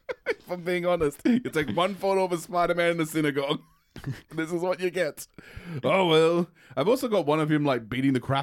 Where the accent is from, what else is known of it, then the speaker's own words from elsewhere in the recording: New York, United States; Yeah, that's why. Because I love New York, baby. New York. We're all New Yorkers here.